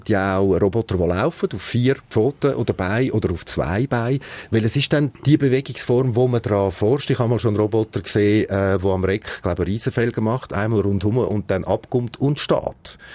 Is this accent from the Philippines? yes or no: no; Switzerland; bei uns in der Schweiz